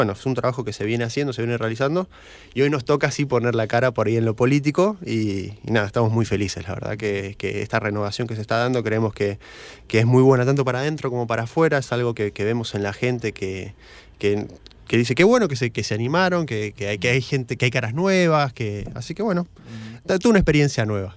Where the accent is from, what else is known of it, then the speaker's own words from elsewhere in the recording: Neuquén, Argentina; Soy de Neuquén Capital, sí, nací y criado en Neuquén.